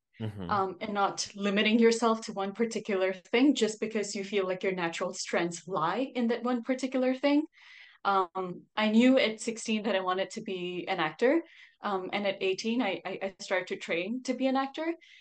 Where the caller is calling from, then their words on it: Singapore; We are chatting from Singapore. It's almost 9 p.m. here